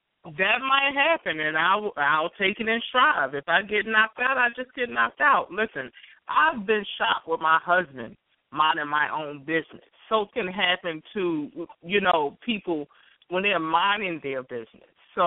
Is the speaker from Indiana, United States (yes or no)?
no; Georgia, United States; now in New York City, United States; I've been in New York City since 93. I'm from Georgia. I was born in Georgia. I was raised in Georgia.